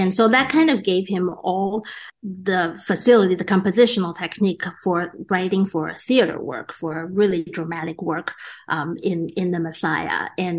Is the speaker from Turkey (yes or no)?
no; Taiwan; I grew up in Taiwan